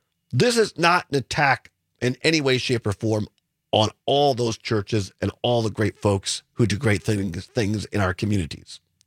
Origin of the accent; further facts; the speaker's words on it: Richland Center, Wisconsin, United States; I grew up in Richland Center, a little town of 5,000 people in southwest Wisconsin. I grew up in the Methodist Church.